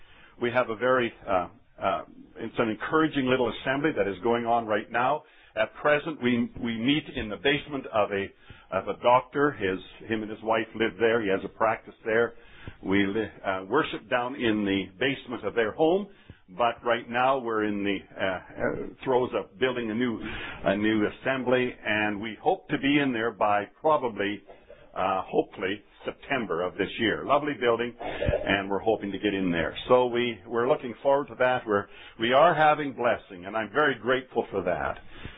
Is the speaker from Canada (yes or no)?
yes; Canada; I'm not an American. I'm a Canadian, although I have Scottish roots.